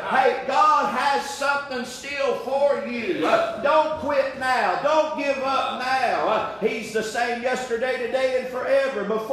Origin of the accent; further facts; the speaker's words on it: Tennessee, United States; Now, I'm from East Tennessee, and we talk a little different over there, and I'm up in the mountains now.